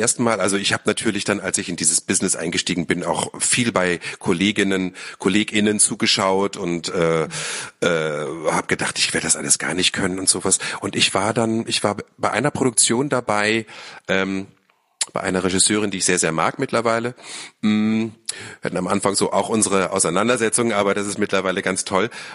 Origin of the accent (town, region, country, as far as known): Lower Saxony, Germany; born or raised there; now in Berlin, Germany